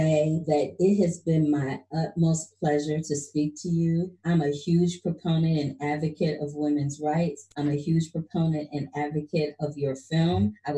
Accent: Missouri, United States; Yeah, I'm from Missouri. And so Missouri was one of the first states to shut it down.

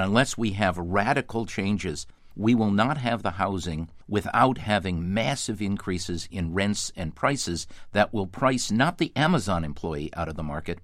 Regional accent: Detroit, Michigan, United States; You know, I grew up in Detroit, Michigan, where you had General Motors, Ford, and Chrysler paying very, very good wages.

